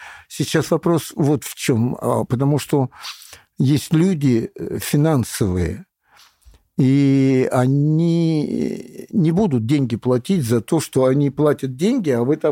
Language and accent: Russian; Alabushevo, Moscow Oblast, Russia; also born or lived in Kryukovo; я родился в Крюково, мама получила участок на следующей станции Алабушево и построила дом, и там я вырос